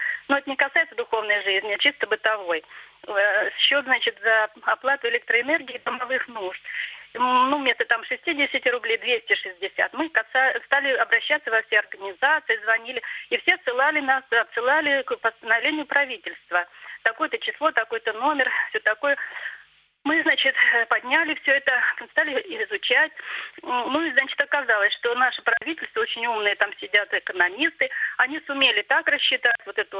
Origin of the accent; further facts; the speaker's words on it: Nizhny Novgorod Oblast, Russia; я из Нижегородской области.